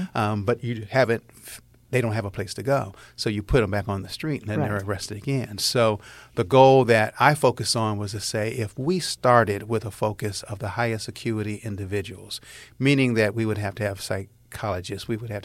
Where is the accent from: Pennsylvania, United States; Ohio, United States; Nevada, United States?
Ohio, United States; Cleveland; Growing up in Cleveland during the riots many years ago